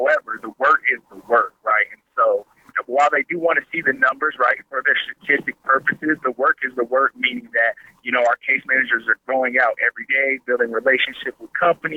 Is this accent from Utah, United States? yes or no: no; Colorado Springs, Colorado, United States; Born and raised in Colorado Springs, Southeast Colorado Springs. I'm a Sierra High School graduate.